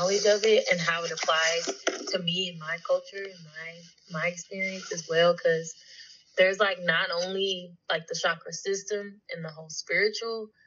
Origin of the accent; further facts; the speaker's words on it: East St. Louis, Illinois, United States; now in Chicago, United States; Yeah, so I grew up in St. Louis, more specifically like East St. Louis, Illinois.